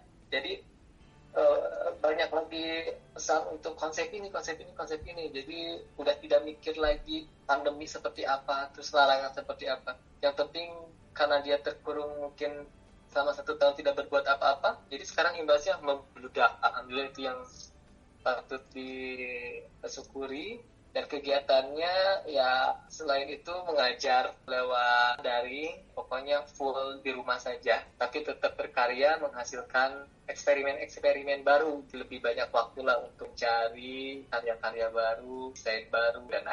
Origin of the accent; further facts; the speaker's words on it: West Java, Indonesia; sama saya Jawa Barat.